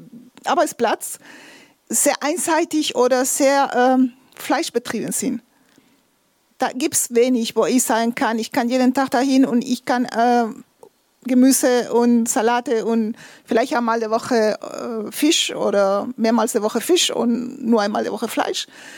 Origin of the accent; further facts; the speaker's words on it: Spain; moved away as an adult; ich komme aus Spanien, wohne ich schon seit 94 hier.